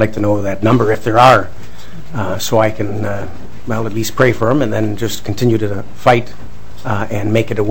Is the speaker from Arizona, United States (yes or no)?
no; Minnesota, United States; I'm from Carver County originally, so when you said Carver County, it makes me sick to even think that that's happened in my own hometown